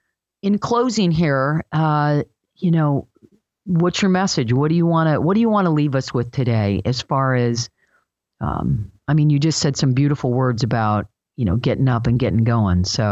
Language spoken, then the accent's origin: English; Michigan, United States; Well, and I'm from Michigan, so we call it pop, but I never drink it.